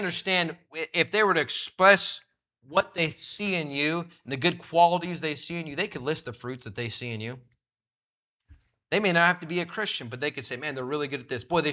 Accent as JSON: {"language": "English", "town": "Sacramento", "region": "California", "country": "United States", "tie": "born or raised there", "said": "Man, it's better out here in the country than when I grew up in Sacramento."}